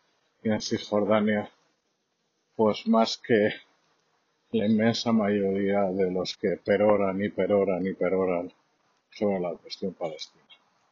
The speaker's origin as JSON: {"language": "Spanish", "country": "Spain", "said": "Yo he comido gratis por decir que soy español"}